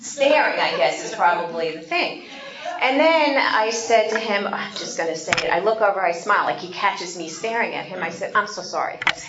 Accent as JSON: {"language": "English", "town": "New York City", "region": "New York", "country": "United States", "tie": "born or raised there", "said": "you would think growing up in New York, especially being in the city and working in Manhattan, that I would get used"}